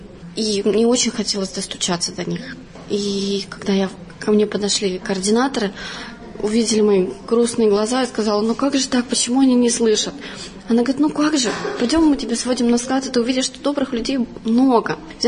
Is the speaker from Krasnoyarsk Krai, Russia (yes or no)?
yes; Lesosibirsk, Krasnoyarsk Krai, Russia; also born or lived in Kazakhstan / Novosibirsk; родилась я в Казахстане, выросла в Сибири, в городе Лесосибирске, а вышла замуж 3 года назад и 2 года прожила в городе Новосибирске.